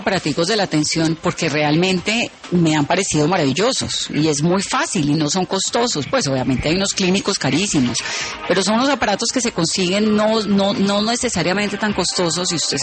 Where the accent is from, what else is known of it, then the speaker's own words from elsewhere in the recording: Colombia; ¿Qué tan hipertensos somos los colombianos?